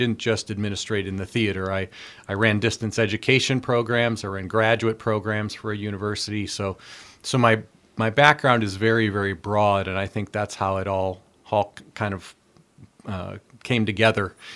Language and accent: English; Monroe, Wisconsin, United States; also born or lived in Racine; So I'm originally from southern Wisconsin. I was born in Racine, Wisconsin, raised in Monroe near Madison.